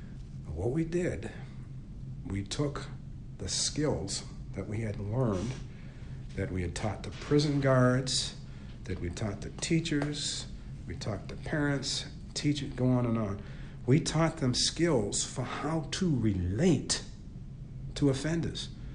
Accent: Roxbury, Massachusetts, United States; And it reminds me growing up in Roxbury, Massachusetts

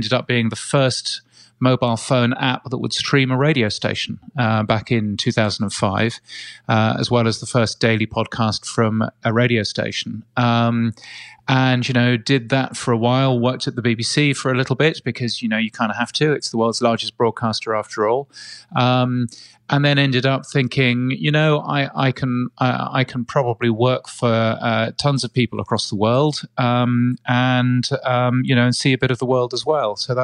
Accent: United Kingdom; As you can tell, I'm a Brit.

